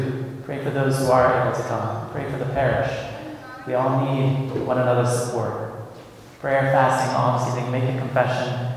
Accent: Oregon, United States; I grew up in Oregon where I lived with a wood fire my whole childhood.

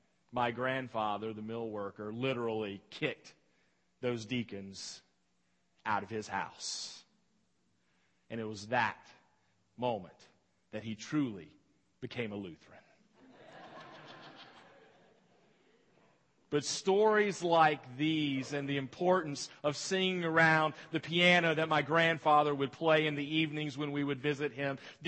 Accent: the South, United States; I realize that I am a Southerner. I am from the South. I grew up in the South. I have relatives, and all of my relatives are from North Carolina for the most part, Rowan County.

